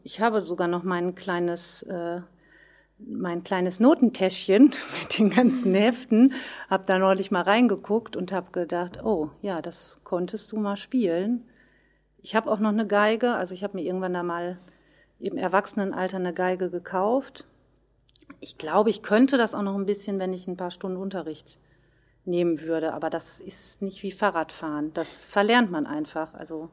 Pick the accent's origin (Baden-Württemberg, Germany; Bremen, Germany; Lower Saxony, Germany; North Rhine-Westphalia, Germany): North Rhine-Westphalia, Germany; Löhne; das war Tag der offenen Tür bei der Musikschule in Löhne, wo ich herkomme